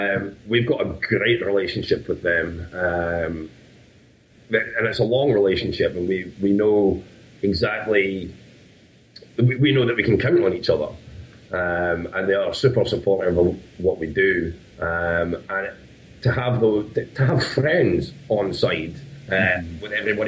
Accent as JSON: {"language": "English", "town": "Alyth", "region": "Scotland", "country": "United Kingdom", "tie": "born or raised there", "said": "Michael and I grew up in Aileth, East Highland, Perthshire"}